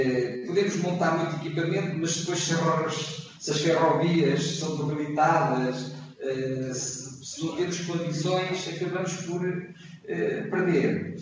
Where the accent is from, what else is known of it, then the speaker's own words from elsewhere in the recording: Portugal; Isto custa-me, como português, custa-me.